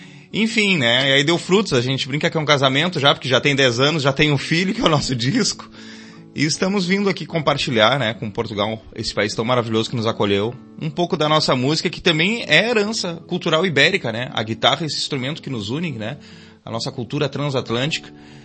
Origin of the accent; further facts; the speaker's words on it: Rio Grande do Sul, Brazil; Nós viemos do sul do Brasil, mesmo da fronteira do Brasil com o Uruguai.